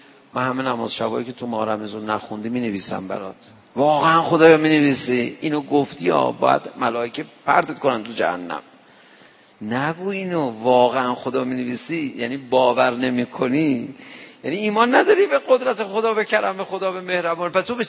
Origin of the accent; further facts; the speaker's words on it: Tehran, Tehran Province, Iran; من که مثلا بچه تهرانم